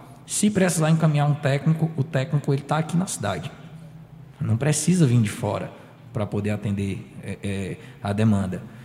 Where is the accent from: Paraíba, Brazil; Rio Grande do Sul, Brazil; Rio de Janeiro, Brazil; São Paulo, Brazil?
Paraíba, Brazil; Cajazeiras; Cajazeiras.